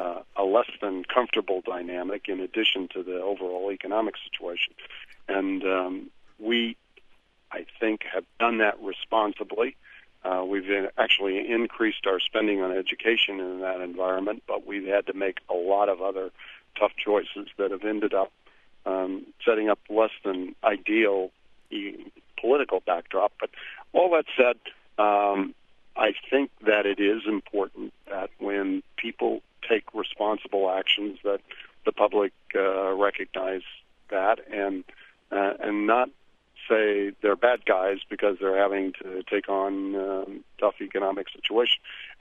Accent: Midwest, United States; Believe it or not, I grew up in the Midwest, and I'm still a Chicago White Sox fan

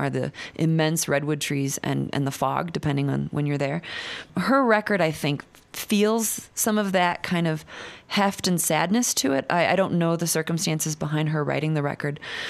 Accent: United States; but she's Canadian and I'm American

